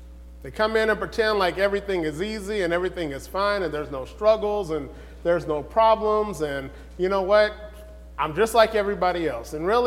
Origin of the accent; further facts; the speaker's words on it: California, United States; I grew up in California, and like I said, I have a past